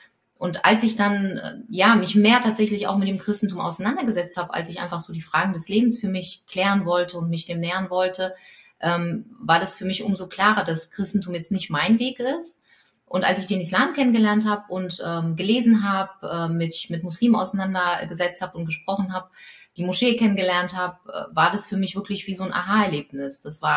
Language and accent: German; Poland; als Polin und katholisch